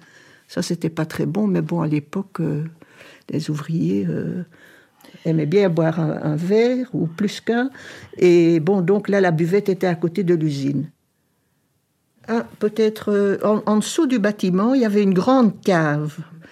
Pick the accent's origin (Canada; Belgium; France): Belgium; Brussels; born there; Moi, je suis née à Bruxelles, à l'hôpital Saint-Pierre. Et puis, j'ai habité au Familistère Godin, parce que mon père travaillait à l'usine des poils Godin. Et j'y ai vécu jusqu'en 1964